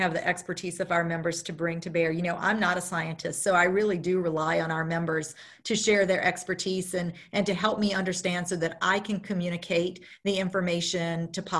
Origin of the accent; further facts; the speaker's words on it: Louisiana, United States; And I'm from Louisiana, and so it will always be my favorite fish.